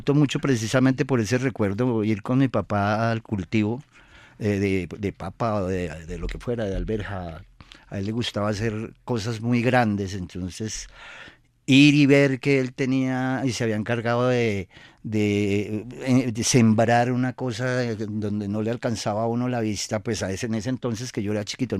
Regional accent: Ubaté, Cundinamarca, Colombia; born there; De hecho, yo nací en Ubaté, pero cuando ellos ya vivían aquí en Bogotá

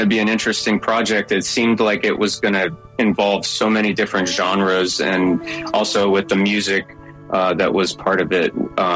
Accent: New Orleans, Louisiana, United States; I grew up in New Orleans, Louisiana, so it's kind of, you know, very much a blues and jazz city

